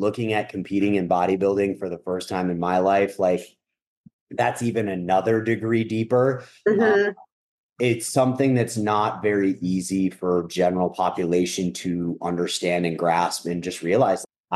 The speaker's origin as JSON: {"language": "English", "region": "Minnesota", "country": "United States", "said": "I love a good country concert. I'm from Minnesota."}